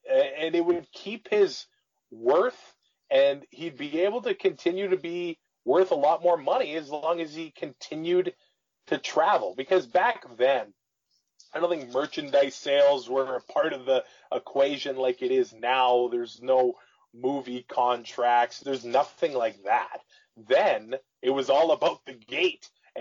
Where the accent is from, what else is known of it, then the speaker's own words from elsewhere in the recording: Canada; As a Canadian kid, he was the hero.